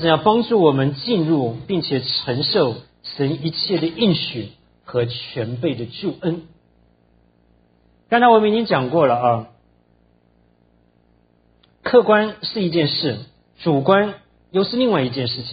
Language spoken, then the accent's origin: Chinese; Tainan, Taiwan; 那我们小的时候在台湾住，我住在台南